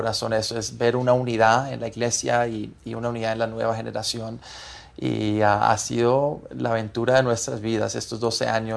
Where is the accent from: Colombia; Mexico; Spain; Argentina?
Colombia; born or raised there; Spanish is a second language; also born or lived in Des Moines, Iowa, United States